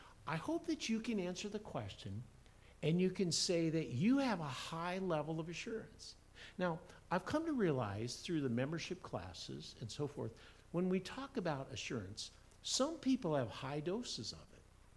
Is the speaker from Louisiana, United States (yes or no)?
no; Iowa, United States; So as a kid growing up in Iowa, went through a confirmation class at through United Methodist Church.